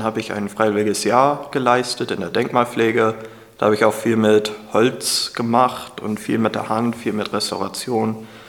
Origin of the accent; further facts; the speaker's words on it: United States; Als Amerikaner kenne ich das wenig.